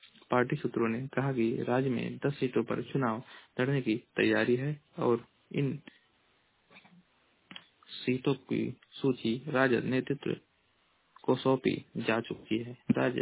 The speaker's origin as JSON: {"language": "Hindi", "region": "Uttar Pradesh", "country": "India", "said": "मैं जिला महाराजगंज का निवासी हूँ।"}